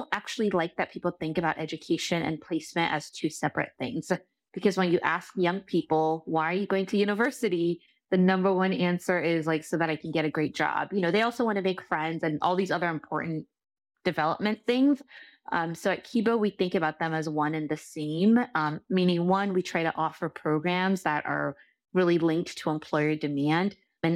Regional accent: Nigeria; I'm Nigerian, so it's a very personal mission

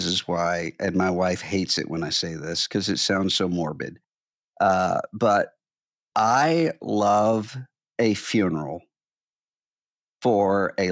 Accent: Mississippi, United States; I remember there was somebody in my home state of Mississippi

